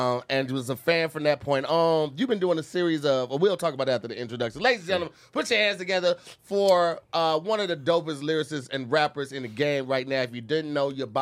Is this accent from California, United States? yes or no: no; St. Louis, Missouri, United States; Like I'm from St. Louis, so